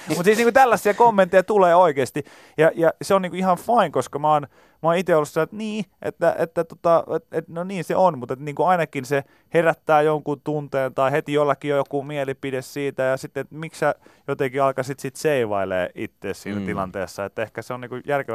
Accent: Pori, Satakunta, Finland; Mä oon Porista.

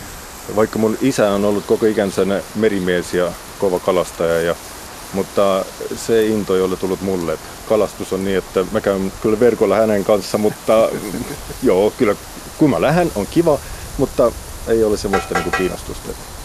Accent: Estonia; Finnish is a second language; Korkeimmat paikat on meillä Etelä-Eestissä, Tarton lähellä Otepää

